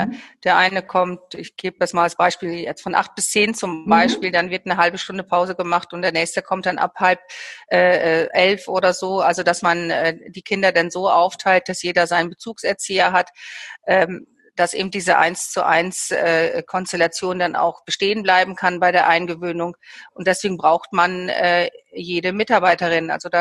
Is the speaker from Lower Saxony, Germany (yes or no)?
yes; Lower Saxony, Germany; Also ich komme aus Niedersachsen